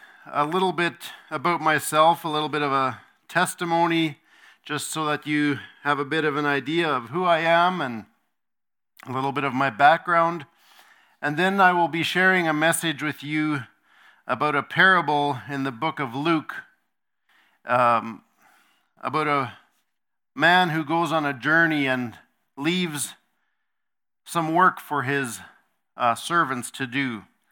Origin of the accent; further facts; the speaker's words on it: Rhineland, Manitoba, Canada; I'm from Rhineland, Manitoba, from the Rhineland Zummerfeld Church is my home church